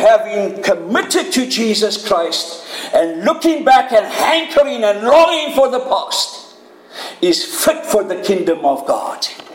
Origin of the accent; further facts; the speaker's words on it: South Africa; You know, we come from South Africa. It can be 35, 40 above.